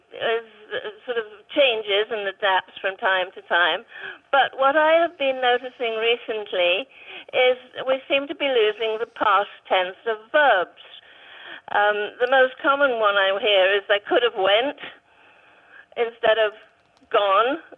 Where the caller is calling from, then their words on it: Potrero, California, United States; I'm calling from Potrero, way down south, down near the border.